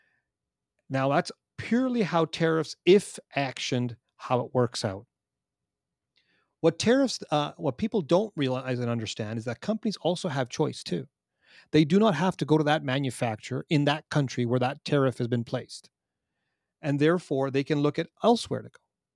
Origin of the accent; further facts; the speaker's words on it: Canada; especially when, as from a Canadian perspective.